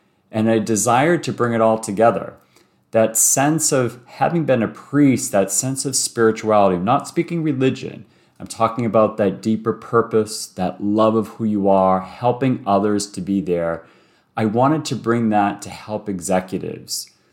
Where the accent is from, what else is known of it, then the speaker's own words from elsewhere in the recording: Boston, Massachusetts, United States; moved away as an adult; also born or lived in New York City; now in Toronto, Canada; So I've been in Toronto 10 years, moved here from New York City. And before that, I was born and raised in Boston and was a Catholic priest in Boston for 8 years.